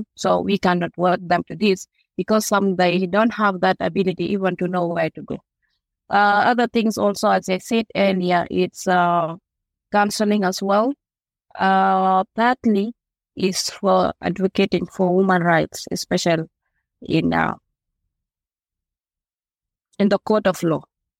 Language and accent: English; South Sudan; English is a second language; I'm from South Sudan.